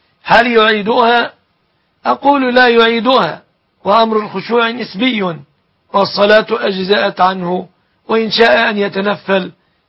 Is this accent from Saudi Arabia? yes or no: no; Egypt; وأسأل الله أن يحفظ بلادنا مصر وسائر بلاد المسلمين